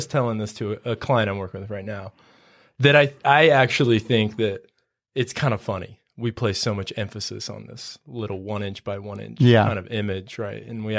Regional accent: St. George, Utah, United States; I grew up in St. George.

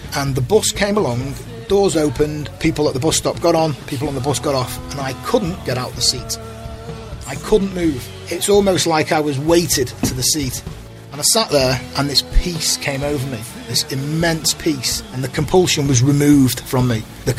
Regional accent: Chester, North West England, United Kingdom; I grew up in Chester. Grew up in a pretty normal working class family. Two brothers and a sister. Mum and dad both worked hard. Grew up in a fairly decent area, a place called Hoole in Chester. We weren't posh. We were working class.

